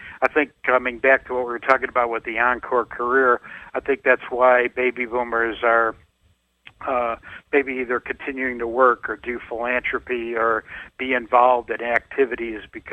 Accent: Chicago, Illinois, United States; As I told you in past conversations, I'm from the Chicago area

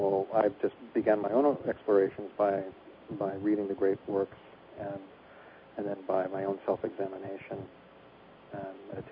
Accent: Portland, Oregon, United States; moved away as an adult; now in Tokyo, Japan; I'm from Portland, Oregon. I was born here and raised and lived most of my life here. And about 1991, I think it was, I was offered a job in Tokyo, Japan.

